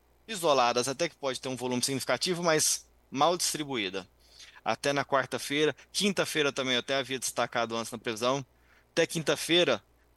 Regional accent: Campina Verde, Minas Gerais, Brazil; ali na região de Campina Verde, que é de onde eu sou natural.

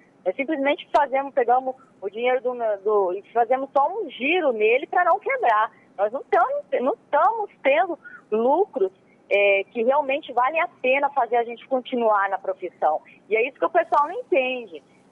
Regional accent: Brazil; É, que nem nós somos brasileiros, produtores e nunca desistimos

